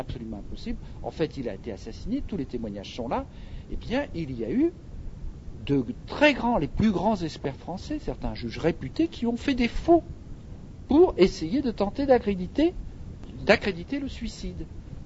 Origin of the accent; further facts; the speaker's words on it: France; Je suis français et je suis fier de mon pays